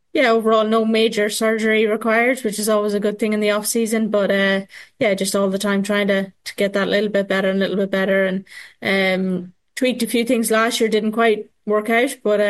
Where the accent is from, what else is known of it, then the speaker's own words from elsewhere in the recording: Ireland; as an Irish person